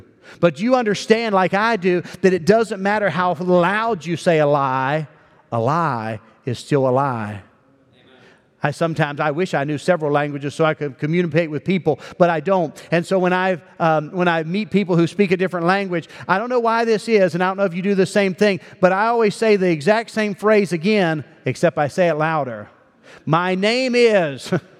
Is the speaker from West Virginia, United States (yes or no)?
yes; Wellsburg, West Virginia, United States; also born or lived in Wheeling; I was born in Wheeling, West Virginia. We lived in Wellsburg, West Virginia, which is in the northern panhandle of the state.